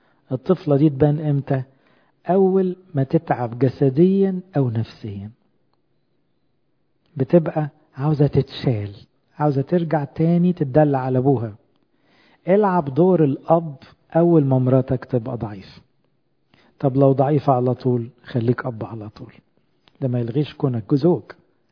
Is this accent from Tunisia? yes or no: no; Upper Egypt, Egypt; أنا صعيدي على فكرة